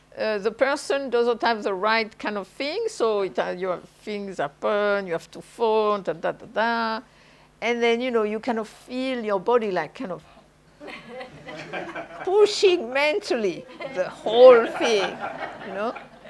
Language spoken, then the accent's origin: English; the South, France; English is a second language; I am French from the South, so it comes more naturally to me.